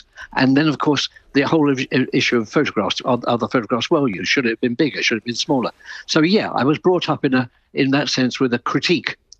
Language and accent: English; London, United Kingdom; there was bombing every single night in London. I was born and brought up in London.